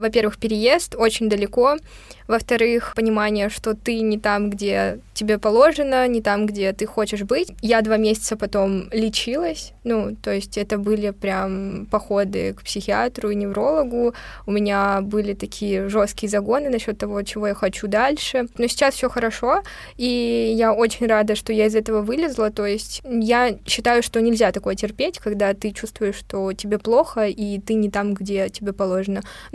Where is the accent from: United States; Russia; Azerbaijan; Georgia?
Russia; Far East; а я еще с Дальнего Востока, у нас там вообще все очень консервативно